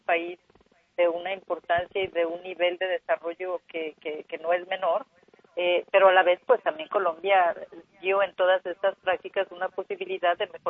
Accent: Mexico; pero soy mexicana.

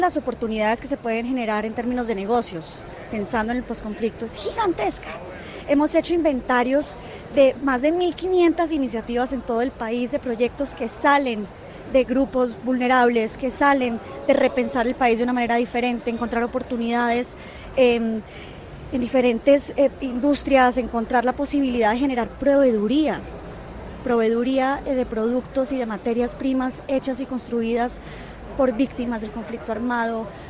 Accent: Colombia; pedir que como colombianos perdonemos

